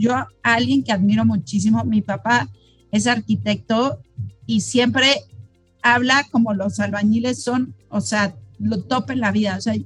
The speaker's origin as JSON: {"language": "Spanish", "country": "Mexico", "said": "el sistema somos los mexicanos"}